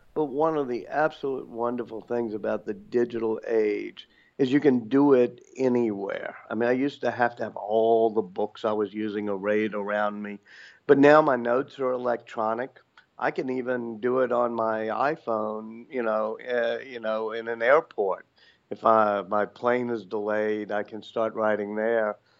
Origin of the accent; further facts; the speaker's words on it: Louisiana, United States; because when I grew up in Louisiana, I had a mentor named Walker Percy, the great novelist.